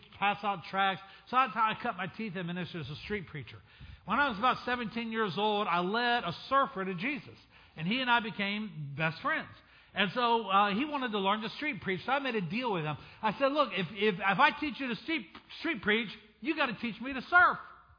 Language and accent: English; Hampton, Virginia, United States; also born or lived in Hawaii, United States / Cuba; Hampton, Virginia, so we live right near Yorktown Beach and Buckrow Beach in Hampton, Virginia Beach. I was born in Hawaii. My dad was Navy. I lived for 4 years on the island of Cuba because my dad was Navy. And so I grew up a beach boy.